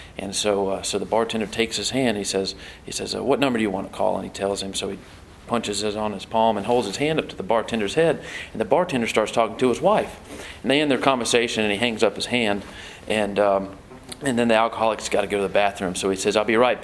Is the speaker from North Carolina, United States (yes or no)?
yes; Hickory, North Carolina, United States; now in Sumter, United States; and I live in Sumter, South Carolina now. It's about 2 hours down the road. I'm actually from Hickory, so I'm sure that you all probably know where that is.